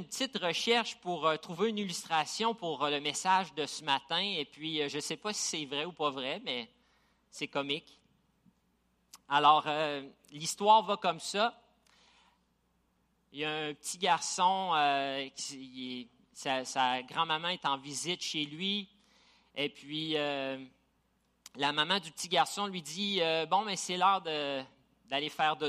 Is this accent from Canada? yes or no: yes; Gatineau, Quebec, Canada; Puis c'est à Gatineau où on a passé le plus long laps de temps. Alors, on est des Gatinois.